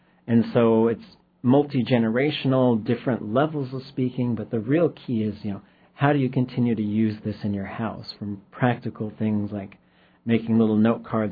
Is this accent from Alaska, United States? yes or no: yes; Alaska, United States; I am … from the Chilkoot area